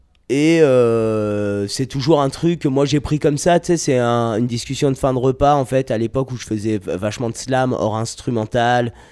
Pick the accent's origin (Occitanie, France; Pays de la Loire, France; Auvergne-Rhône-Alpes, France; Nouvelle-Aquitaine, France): Auvergne-Rhône-Alpes, France; Lyon; now in Paris, France; Moi, je suis originaire de Lyon avant d'habiter là maintenant sur Paris comme